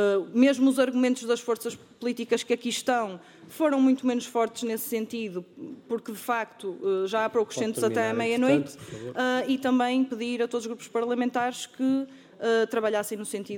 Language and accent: Portuguese; Alpendurada, Porto, Portugal; eu sou da Alpendurada, sou de um sítio pequeno